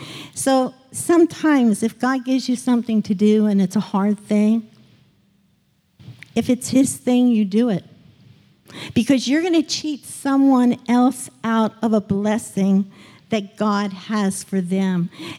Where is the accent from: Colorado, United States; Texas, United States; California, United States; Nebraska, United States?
California, United States; Now, I was from California, so I have a regular ticket from California to Miami